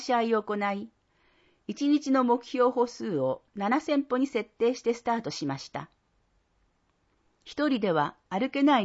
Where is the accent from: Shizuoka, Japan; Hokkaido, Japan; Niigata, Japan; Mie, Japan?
Hokkaido, Japan; Otaru; also born or lived in Sapporo; 同じ雪国でも私の生まれ育った小樽、札幌は津南の積雪の半分くらい。